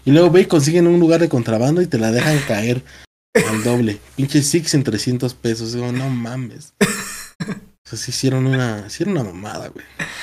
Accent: Mexico City, Mexico; ya uno como chilango, güey, también hasta luego desconfía de ese pedo.

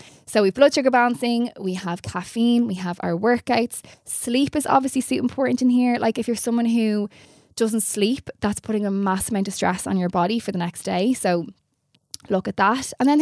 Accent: Ireland; especially growing up in Ireland, we're very good at putting proper meals together

